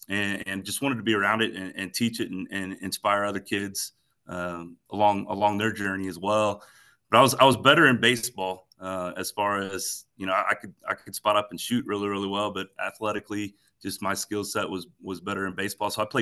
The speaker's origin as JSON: {"language": "English", "region": "Illinois", "country": "United States", "said": "I'm from Illinois originally, coached some junior high in Illinois, moved to Kansas because my wife is from here"}